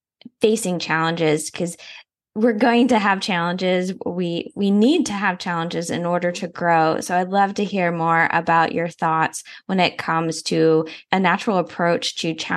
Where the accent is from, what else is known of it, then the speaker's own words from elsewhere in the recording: Alabama, United States; I grew up in Alabama, so I'm a good Southern girl.